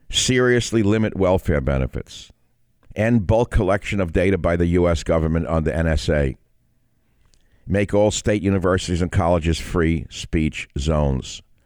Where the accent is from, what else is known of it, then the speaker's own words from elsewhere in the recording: California, United States; This is one thing my home state of California did right, and it worked.